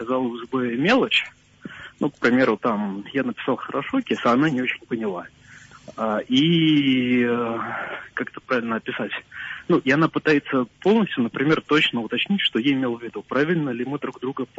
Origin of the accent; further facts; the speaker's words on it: Moscow, Russia; я из Москвы.